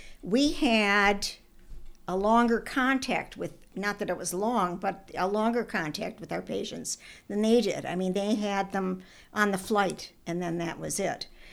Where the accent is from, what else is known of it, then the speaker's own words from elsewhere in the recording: Minnesota, United States; And so we're both from Minnesota, and we've been buddies ever since.